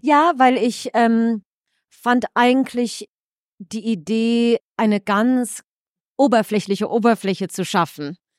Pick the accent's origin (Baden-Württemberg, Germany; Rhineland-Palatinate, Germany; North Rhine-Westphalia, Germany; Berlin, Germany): North Rhine-Westphalia, Germany; now in United States; Ich lebe sehr weit weg in den USA, habe Heimweh nach meiner Heimat, die das Sauerland ist.